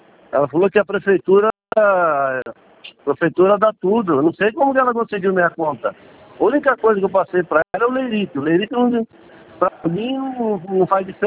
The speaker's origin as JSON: {"language": "Portuguese", "town": "Jundiaí", "region": "São Paulo", "country": "Brazil", "said": "eu sou de Jundiaí"}